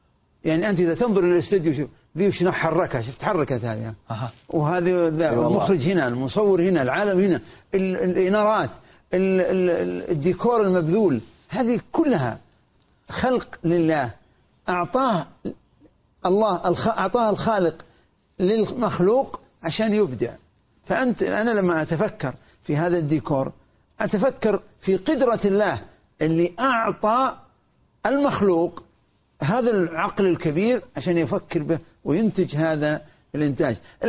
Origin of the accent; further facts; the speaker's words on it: Saudi Arabia; عندنا في السعودية